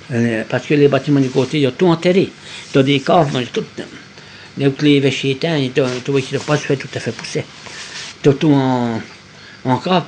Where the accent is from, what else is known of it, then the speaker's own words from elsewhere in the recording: Bourgogne-Franche-Comté, France; Je suis du Morvan.